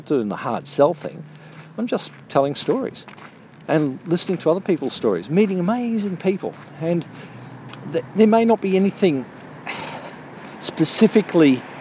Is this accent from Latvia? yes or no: no; Australia; now in Berlin, Germany; in my home country, in Australia